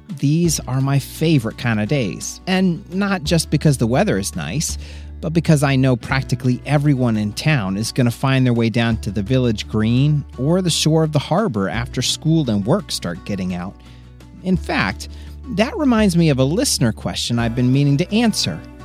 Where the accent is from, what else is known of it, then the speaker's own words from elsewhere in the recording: Florida, United States; I grew up in Florida, so I imagine beaches with soft sand and crashing waves.